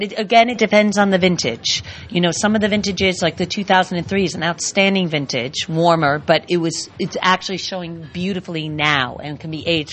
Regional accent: United States; accent: American; Yes, you could tell by my accent.

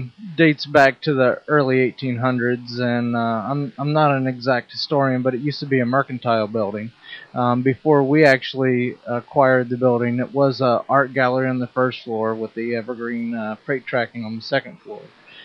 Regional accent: Pennsylvania, United States; I've been here for 12 years, so it's kind of my secondary home now. So I can always say that I'm from Pennsylvania, but I'm now a southerner.

